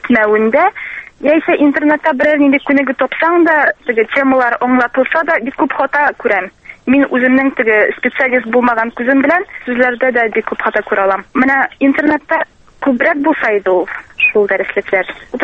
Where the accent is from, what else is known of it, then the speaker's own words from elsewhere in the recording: Shemordan, Tatarstan, Russia; Мин Сабар районының Шәмәрдән бистәсеннән.